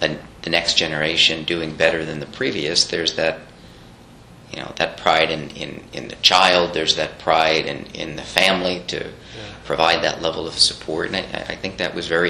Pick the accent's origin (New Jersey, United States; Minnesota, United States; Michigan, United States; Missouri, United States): New Jersey, United States; even though I grew up in New Jersey, I had no exposure to it.